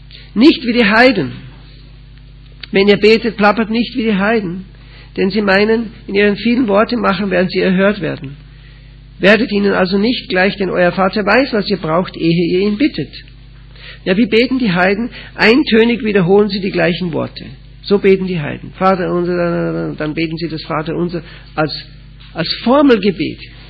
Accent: Austria; now in Switzerland; ich bin kein Schweizer, ich bin Österreicher, aber ich wohne in der Schweiz.

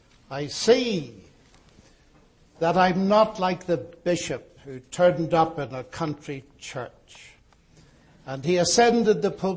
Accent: Northern Ireland, United Kingdom; I come from Northern Ireland.

